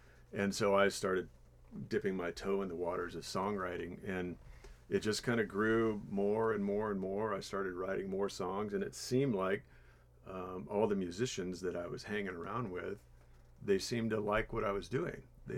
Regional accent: Hood River, Oregon, United States; I'm from Hood River, Oregon, and I'm the songwriter for the band.

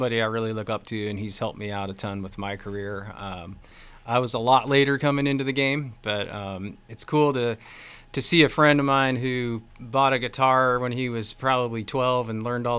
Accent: Independence, Oregon, United States; Yeah, Aaron and I grew up in Independence, Oregon, on a little cul-de-sac right across the street from each other.

